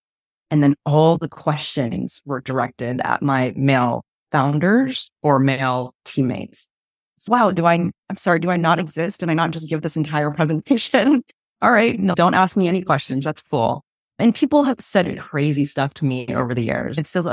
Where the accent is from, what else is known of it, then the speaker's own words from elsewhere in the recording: California, United States; as an American citizen growing up in Silicon Valley.